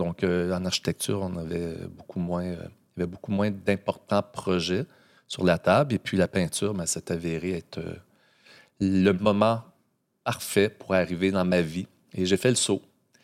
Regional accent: Ontario, Canada; now in Montreal, Canada; Parce qu'en fait, j'ai grandi dans un milieu francophone en Ontario, un petit village tout près d'Alexandria.

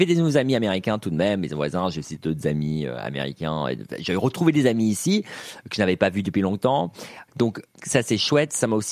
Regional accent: Los Angeles, California, United States; J'ai grandi à Los Angeles, en ville, avec la vue sur le Hollywood Sign et tout

